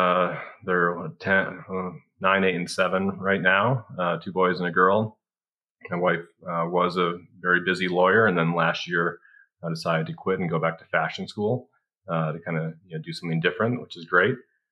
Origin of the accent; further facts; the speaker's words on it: De Pere, Wisconsin, United States; Yeah, so I grew up in DePere, Wisconsin, just outside of Green Bay.